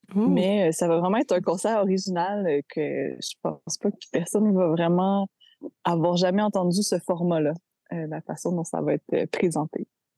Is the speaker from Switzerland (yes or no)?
no; Montreal, Quebec, Canada; de tous mes projets à Montréal. C'est là que je réside, c'est là où j'ai grandi.